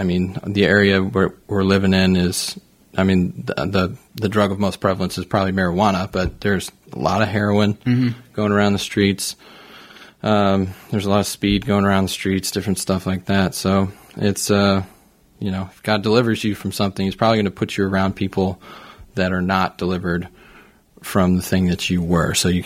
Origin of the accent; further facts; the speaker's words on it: St. Charles, United States; I grew up in St. Charles, which is about 25 miles from where I live, but that 25 miles makes all the difference.